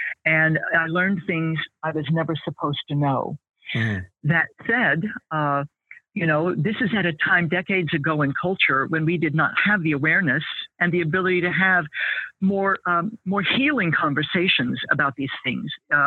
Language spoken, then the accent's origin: English; Midwest, United States; So like many people, I grew up in a broken home. I grew up in the American Midwest in a church culture with a church on every corner.